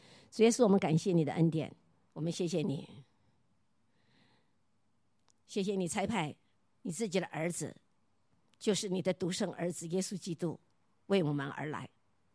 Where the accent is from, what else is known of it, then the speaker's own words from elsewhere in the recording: China; 我想我们中国人是东方的人，都是很崇拜领袖的